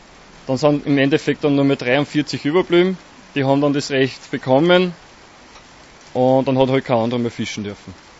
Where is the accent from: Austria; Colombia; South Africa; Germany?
Austria; Linz, Upper Austria; Bin da in Linz halt aufgewachsen und im Haus halt geboren.